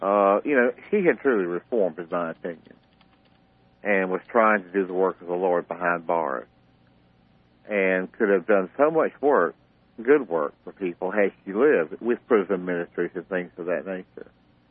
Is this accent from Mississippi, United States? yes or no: no; South Carolina, United States; I know I come from South Carolina, and I can remember where they fried one a week